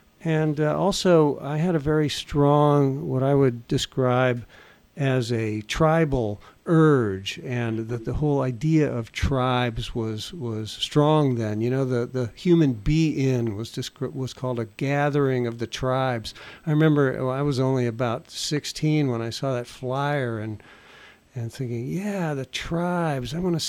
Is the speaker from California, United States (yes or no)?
yes; Castro Valley, California, United States; also born or lived in San Francisco; I grew up largely in the East Bay, in Castro Valley, which was, you know, kind of a perfect 50s suburban situation.